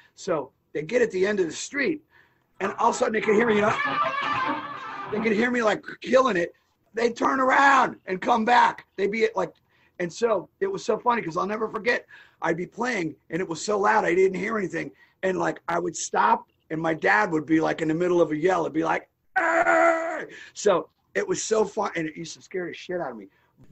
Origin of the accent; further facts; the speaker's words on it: Hollywood, Florida, United States; also born or lived in Maryland / Miramar; Well, I was born in Maryland, but I grew up in South Florida, mostly in Broward County, in, say, Hollywood. I grew up in Miramar for a while